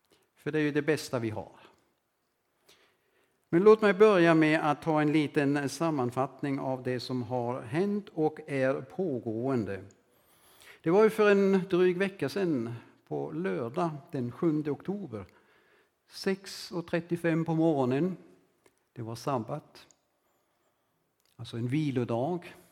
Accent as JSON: {"language": "Swedish", "country": "Germany", "said": "Själva kommer vi båda ifrån Tyskland, det har ni redan hört."}